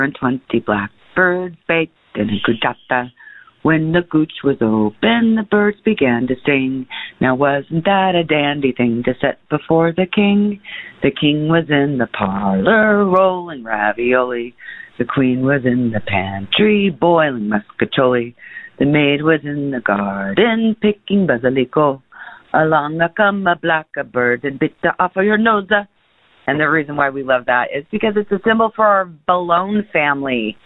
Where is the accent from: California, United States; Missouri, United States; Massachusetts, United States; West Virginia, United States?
California, United States; Alta Loma; from Altaloma. California.